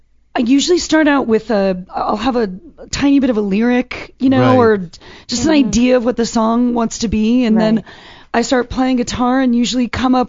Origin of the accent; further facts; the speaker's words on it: Fresno, California, United States; I guess growing up in Fresno, country was huge.